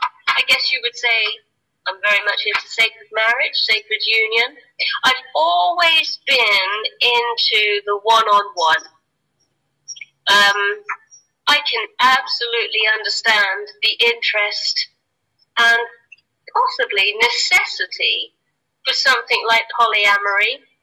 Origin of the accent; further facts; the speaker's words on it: Newbury, South East England, United Kingdom; I'm coming from Newbury, I've never met a gay person.